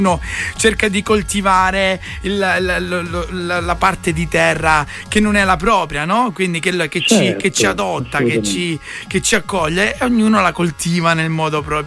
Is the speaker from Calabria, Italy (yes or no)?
yes; Bagnara Calabra, Calabria, Italy; also born or lived in Gioia Tauro; Io sono di Bagnara Calabra. Sono cresciuto tra Bagnara e Gioia Tauro, diciamo.